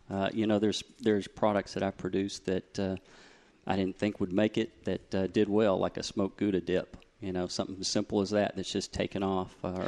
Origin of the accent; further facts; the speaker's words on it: Georgetown, Texas, United States; I grew up in Georgetown, Texas.